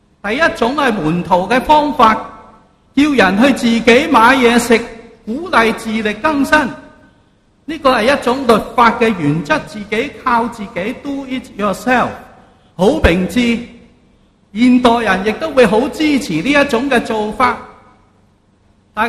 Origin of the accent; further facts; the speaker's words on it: Fujian, China; now in Hong Kong; 我来到香港呢，发觉很多人，因为我不是香港出世的，很喜欢说我死了。福建人呢，即是我乡下